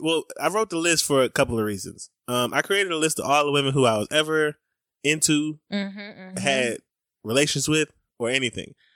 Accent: Atlanta, Georgia, United States; We're from Atlanta.

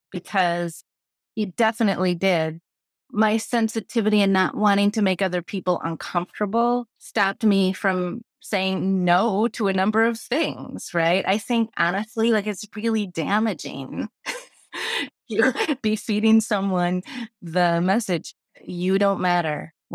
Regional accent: Midwest, United States; also born or lived in Boston; I mean, I'm from the Midwest, so I'm not naturally suspicious and most gentle souls aren't naturally suspicious. But, you know, a few years in Boston was kind of like, what is this person talking to me?

